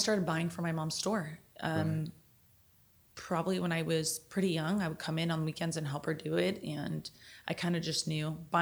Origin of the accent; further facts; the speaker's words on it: Newport Beach, California, United States; My whole family's from back East New York. I was raised here in Newport Beach